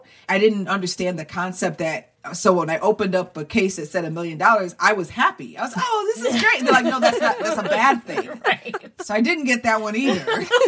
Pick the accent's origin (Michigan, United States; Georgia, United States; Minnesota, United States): Michigan, United States; Detroit; now in Rochester, United States; So how I got from Michigan to Rochester is by way of Buffalo. Mm-hmm. So I was in Detroit working at my childhood station